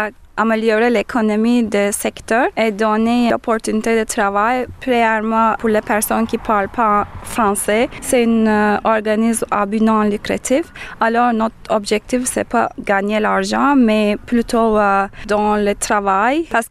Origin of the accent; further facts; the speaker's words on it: Turkey; French is a second language; Par exemple, moi, je viens de la Turquie et je suis fière de savoir cuisine turque